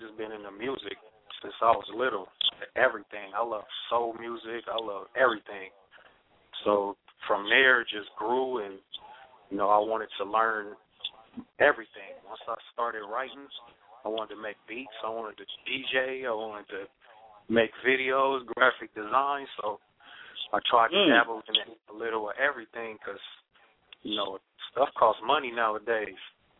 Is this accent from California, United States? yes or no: yes; Long Beach, California, United States; From the east side, it's pretty hard over there.